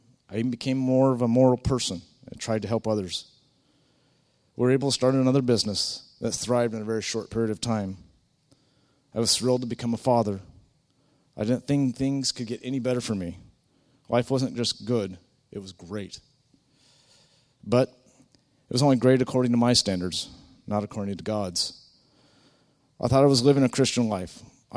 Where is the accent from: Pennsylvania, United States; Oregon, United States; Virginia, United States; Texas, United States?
Oregon, United States; Sutherlin; I grew up in Sutherland, a small town in Southern Oregon. I was raised on a farm of 390 acres